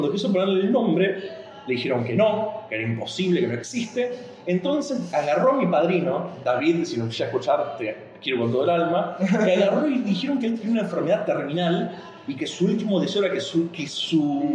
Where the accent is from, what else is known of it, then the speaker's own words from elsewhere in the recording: Australia; pero sé que en Australia, aunque no tuvo mucho auge, yo soy de Australia.